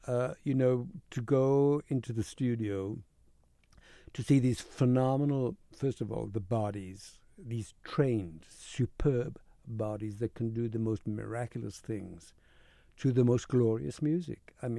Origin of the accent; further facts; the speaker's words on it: United Kingdom; being British, we grew up going to the English pantomimes or British pantomimes